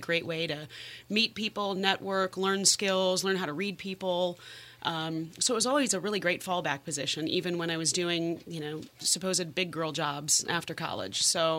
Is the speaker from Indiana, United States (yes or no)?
yes; South Bend, Indiana, United States; Well, I grew up in South Bend, so not too far, you know, just a little bit east of here. Went to college down in Indianapolis